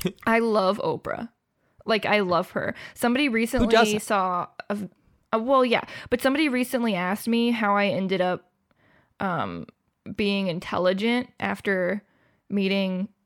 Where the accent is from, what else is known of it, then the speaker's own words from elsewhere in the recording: Georgia, United States; I think that's the reason why I'm, like, as woke as I am being from Georgia.